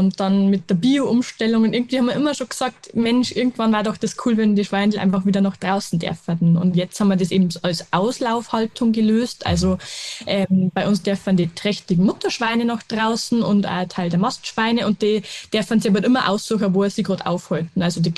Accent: Bavaria, Germany; Bei uns in Niederbayern, wir haben sehr schwere Böden

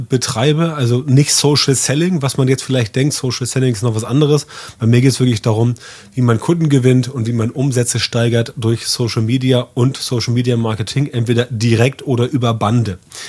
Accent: Elmshorn, Schleswig-Holstein, Germany; now in Hamburg, Germany; Ich lebe ja in Hamburg, bin aber in Elmshorn aufgewachsen. Das ist eine kleine Stadt, 50.000 Einwohner vor den Toren Hamburgs.

